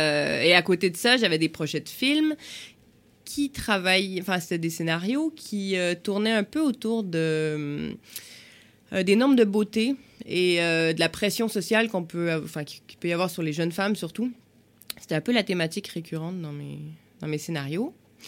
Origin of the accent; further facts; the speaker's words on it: Quebec, Canada; j'ai fait mon cursus donc au Québec, je suis québécoise